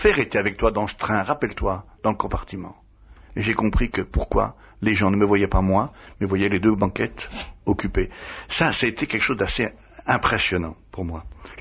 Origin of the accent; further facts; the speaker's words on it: France; moi je suis français, nous on garde la tête froide